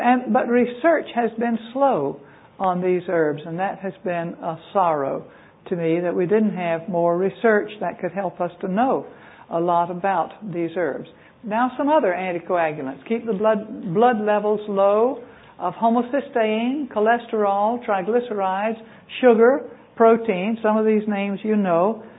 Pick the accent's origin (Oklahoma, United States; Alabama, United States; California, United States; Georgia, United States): Georgia, United States; when I grew up in South Georgia, where sugarcane syrup was really a table delicacy, and most everybody had it growing in the yard or in the field, and we made our own syrup